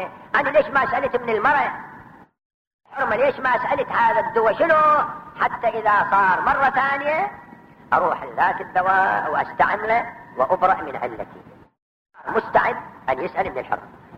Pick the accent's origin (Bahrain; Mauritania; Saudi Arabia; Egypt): Bahrain; حتى هذا الرجال اللي يقول عندنا في البحرين